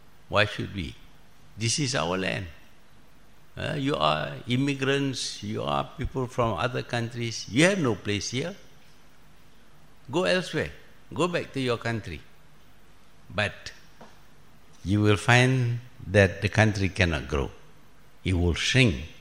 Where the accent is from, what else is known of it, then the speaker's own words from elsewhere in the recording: Malaysia; I am just a Malaysian.